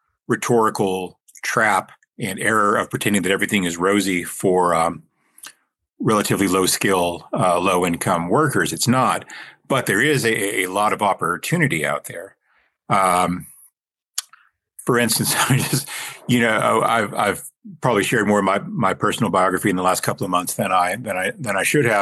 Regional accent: Lubbock, Texas, United States; Like, so my hometown of Lubbock, Texas is a good example of this.

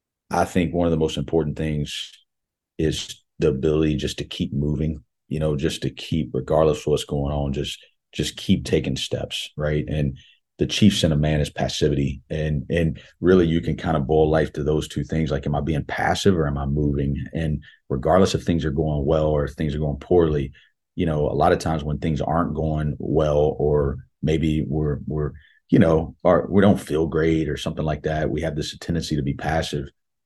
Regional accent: Columbia, South Carolina, United States; And, you know, going back to growing up in Columbia, you know, Barkley Radebaugh was an assistant at South Carolina when I was a kid.

